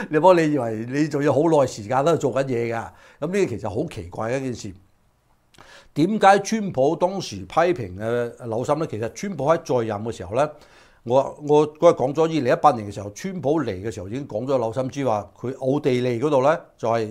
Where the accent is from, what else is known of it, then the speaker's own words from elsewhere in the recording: California, United States; 所以我哋自己加州人嚟講啦或者係我哋美國人嚟講嘅話咧